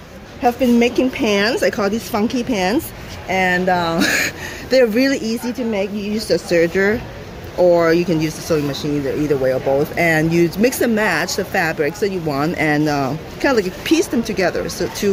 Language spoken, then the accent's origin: English; St. Paul, Minnesota, United States; I'm from St. Paul.